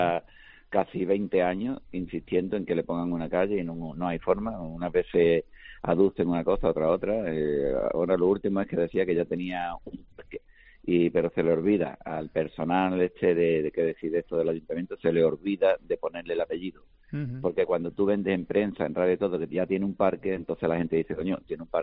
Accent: Málaga, Andalusia, Spain; mi vida como malagueño

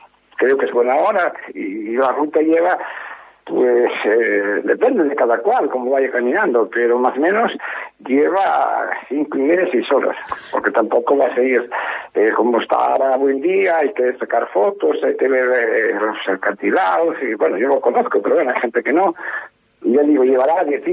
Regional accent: Galicia, Spain; en el Ayuntamiento de Xoel, de donde soy yo

